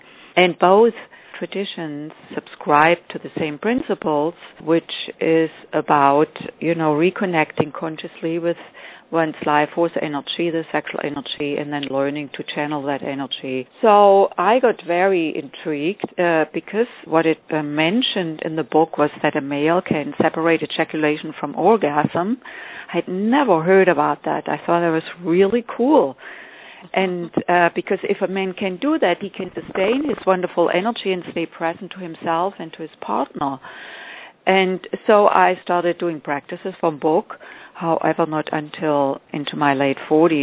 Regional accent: Germany; As you mentioned, I grew up in Germany.

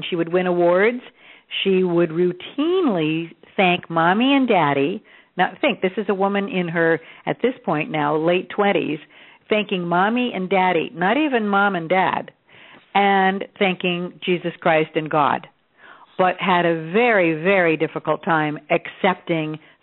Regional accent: Los Angeles, California, United States; But meanwhile, I grew up in Los Angeles. I won a beauty contest when I was 12 and looked 18 and fell into modeling

